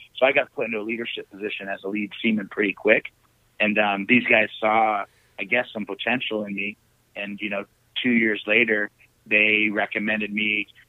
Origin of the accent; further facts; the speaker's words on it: United States; I grew up on Lake Champlain, so I knew that lake, but I didn't know it like I thought I did.